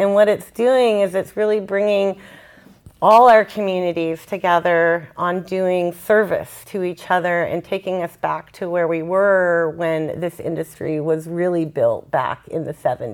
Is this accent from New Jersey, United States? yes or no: no; Burnt Ranch, California, United States; Well, I grew up in Burt Ranch. My family moved there when I was 7 years old, and it was really like cemented into us through trauma.